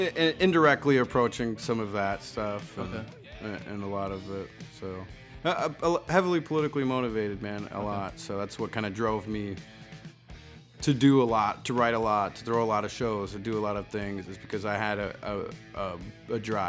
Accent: Osceola, Wisconsin, United States; I grew up in Osceola, Wisconsin, which is right across the border, a nice little town on the river, St. Croix.

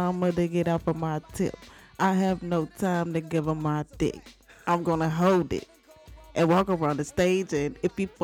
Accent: Pittsburg, California, United States; born there; I was born in Pittsburgh, California.

